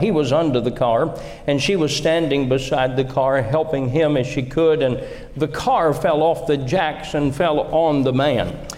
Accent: Kentucky, United States; And I always tell them New Jersey, and they laugh. And then I tell them, "No, I'm from Kentucky."

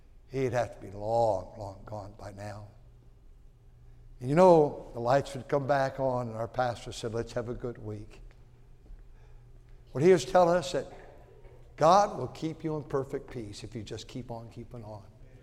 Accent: Fremont, California, United States; There are five little cities, all had 2,500 people. I said, I grew up over there on Thornton, those little flat top houses. There's only about four streets.

